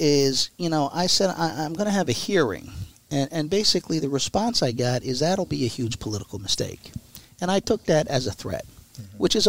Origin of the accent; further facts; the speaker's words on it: Philadelphia, Pennsylvania, United States; I'm from Southwest Philly. We don't do hockey, right?